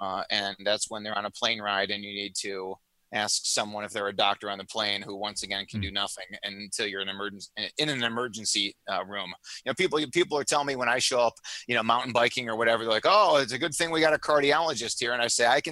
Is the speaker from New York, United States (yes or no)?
no; Chicago, Illinois, United States; you know, and I'm originally from Chicago